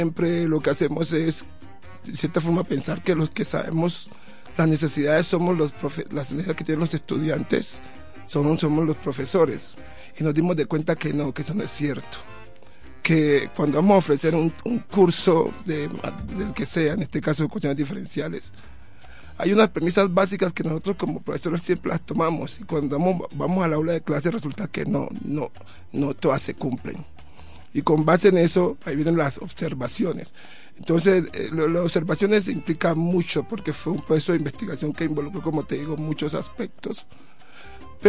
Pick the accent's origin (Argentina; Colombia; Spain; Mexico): Colombia; Buenaventura, Valle del Cauca; also born or lived in Cali; now in Pasto, Colombia; yo soy de Buenaventura, viví mucho tiempo en Cali, ya tengo familiares, pero también tengo familiares en Tumaco.